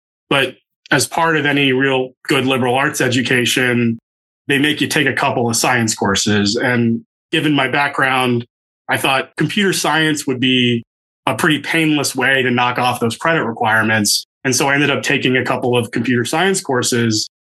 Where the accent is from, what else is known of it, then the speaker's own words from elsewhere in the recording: New Jersey, United States; I'm originally a Jersey guy. I grew up in Central Jersey. My parents had both emigrated from India.